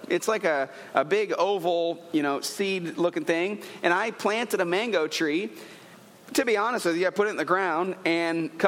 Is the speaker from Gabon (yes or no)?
yes; Gabon; I grew up in Africa as a missionary kid, and so when I was in first through sixth grade, I went to a boarding school. It was in the jungles of Gabon, Africa, at a place called Bongolo.